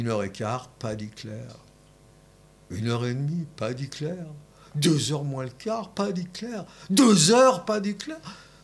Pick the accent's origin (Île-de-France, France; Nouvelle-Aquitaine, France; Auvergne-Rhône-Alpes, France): Île-de-France, France; Paris; Oui, oui, entre Belleville et Ménilmontant. Moi, je suis né là, et j'étais à l'école là.